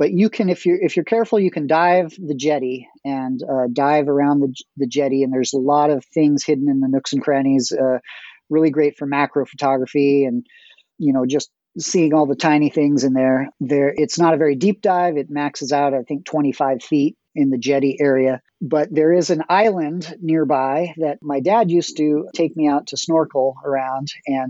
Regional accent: Bodega Bay, California, United States; I grew up in Bodega Bay. That's where I spent most of my childhood.

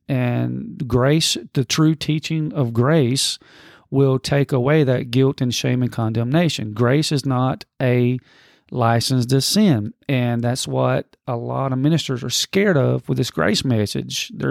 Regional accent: Alabama, United States; I'm from Alabama here in the South, and we have tons of fireflies in during the summer.

